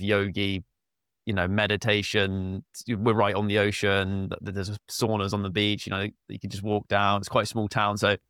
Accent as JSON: {"language": "English", "region": "South East England", "country": "United Kingdom", "said": "So I'm from Southeast. So it's about 6 hour distance between the two."}